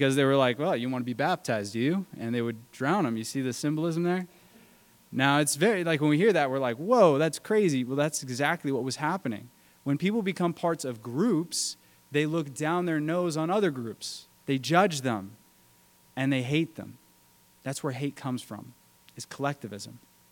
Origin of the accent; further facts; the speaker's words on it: United States; I was taught as an American that if you're wealthy, it's because you worked hard.